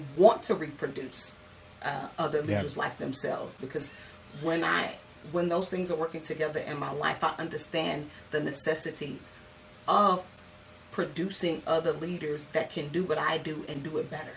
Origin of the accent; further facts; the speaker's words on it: the South, United States; my husband's parents are also, we're from the South.